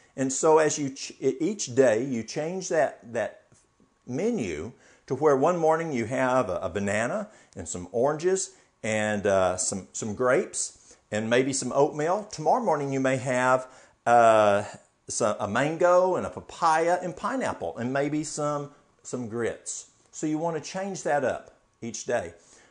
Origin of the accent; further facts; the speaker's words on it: the South, United States; We've got our, what we grew up here in the South is soup beans, pinto beans.